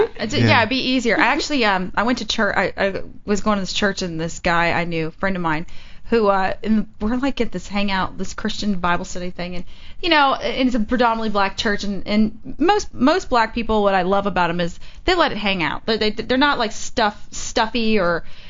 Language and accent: English; Texas, United States; I was young. I was from Texas. I'm like, people don't fucking walk up to you in Texas.